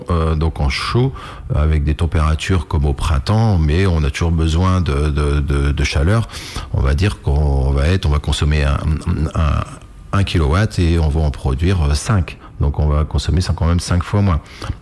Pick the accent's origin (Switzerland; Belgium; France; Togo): France; Saint-Hilaire, Pays de la Loire; Oui, surtout que moi je suis vraiment vendéen, donc j'ai grandi à Saint-Hilaire et je suis toujours à Saint-Hilaire